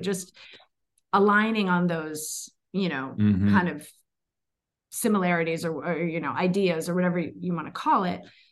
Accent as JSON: {"language": "English", "region": "East Coast", "country": "United States", "lives_now": "Los Angeles, United States", "said": "I'm from the East Coast, came out to LA, never thought in a million years I was going to marry, like, you know, someone from"}